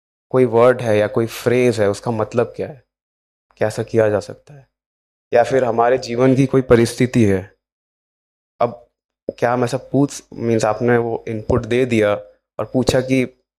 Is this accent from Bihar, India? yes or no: no; Kolkata, West Bengal, India; और मैं कोलकाता से हूँ.